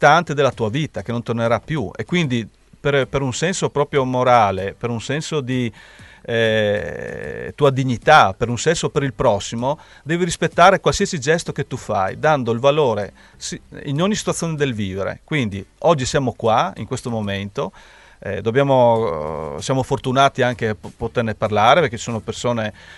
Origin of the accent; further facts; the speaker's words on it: Cividale, Friuli-Venezia Giulia, Italy; io sono di Cividale, nato il 2 febbraio 71